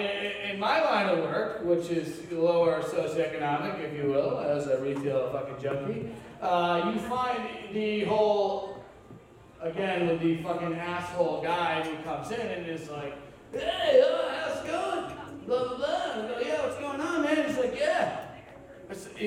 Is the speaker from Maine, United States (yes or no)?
yes; Maine, United States; I grew up in Maine, so when a family member's dying in Maine, you're like